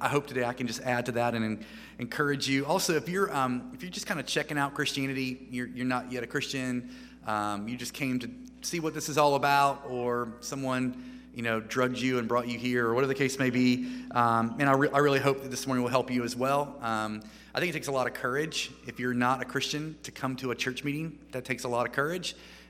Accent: United States; In America, where I'm clearly from, based on my accent and everything else about me

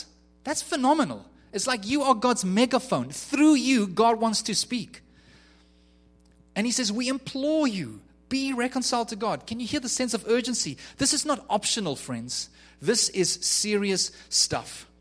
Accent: South Africa; now in Canada; Even as a permanent resident, I'm still a South African that's been sent to Canada. I'm not of Canada, but I'm in Canada.

